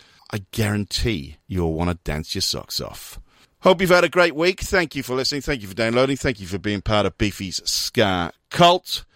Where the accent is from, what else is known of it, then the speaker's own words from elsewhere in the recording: United Kingdom; Oh, God, I'm British. And Holland is a region of the Netherlands. And us Brits grew up referring to the Netherlands just as Holland.